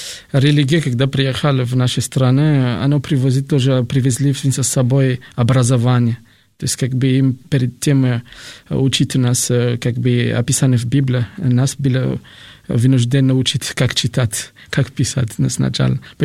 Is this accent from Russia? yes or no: no; Madagascar; Russian is a second language; moved away as an adult; мне сейчас 48 лет, и я с Мадагаскара. Мне было 20 лет, когда я покинул нашу страну, и это по теме учебы.